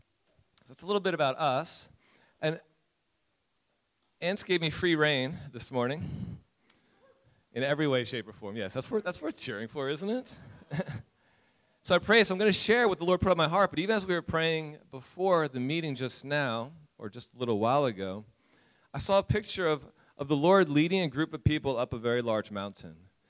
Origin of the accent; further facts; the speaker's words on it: United States; accent: American; now in Cape Town, South Africa; I'm American, you'll hear the accent if you haven't already.